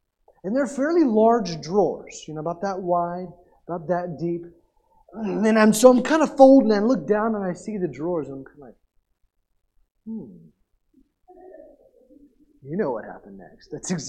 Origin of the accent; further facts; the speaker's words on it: Tulsa, Oklahoma, United States; I grew up in Tulsa, so Brahms is the thing.